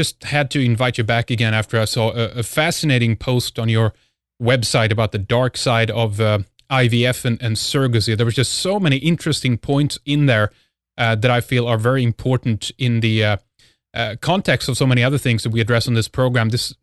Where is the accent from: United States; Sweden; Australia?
Sweden; English is a second language; from Sweden, and this is Red Ice Radio.